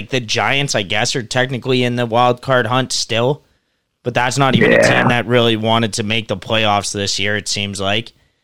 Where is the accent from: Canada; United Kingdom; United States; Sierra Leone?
Canada; I like the Jays just because we're Canadian